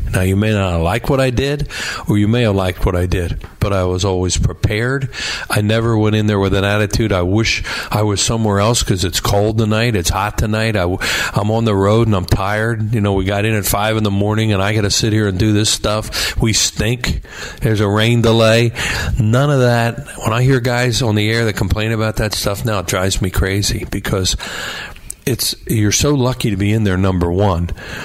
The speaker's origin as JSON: {"language": "English", "town": "Newtown Square", "region": "Pennsylvania", "country": "United States", "tie": "born or raised there", "said": "We're sitting here talking about how I grew up in Newtown Square in Delaware County. I grew up a Phillies fan."}